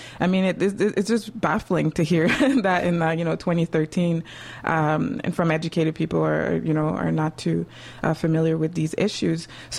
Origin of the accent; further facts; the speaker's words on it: Montreal, Quebec, Canada; I was born and raised in Montreal, as I was previously mentioned. I am of Haitian origins, and contrary to what came out, I am really from Montreal.